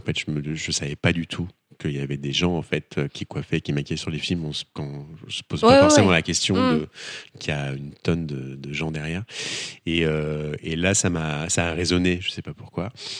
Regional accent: Chalon-sur-Saône, Bourgogne-Franche-Comté, France; Moi, je viens de Chalon-sur-Saône, en Bourgogne.

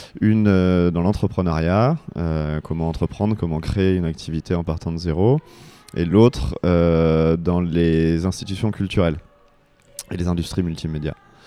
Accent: Paris, Île-de-France, France; also born or lived in Bordeaux / Brussels / Nantes; now in Landes, France; je suis pas landais, je suis dans les Landes depuis 3 ans. J'ai un parcours plutôt citadin, je suis né à Bordeaux, j'ai grandi à Paris et avant de venir dans les Landes, j'ai passé 4 ans à Bruxelles. J'ai fait mes études et j'ai travaillé à Nantes aussi

